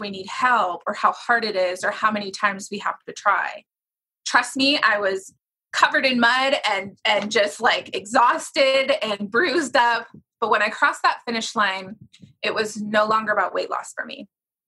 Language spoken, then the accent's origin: English; Sacramento, California, United States; I did my first race in my hometown in Sacramento.